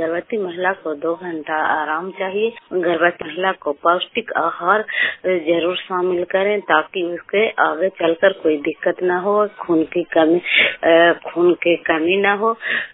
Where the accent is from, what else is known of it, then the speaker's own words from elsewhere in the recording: Kaila, Bihar, India; घर कैला, प्रखंड नगर नौसा, नालंदा जिला के निवासी हूँ।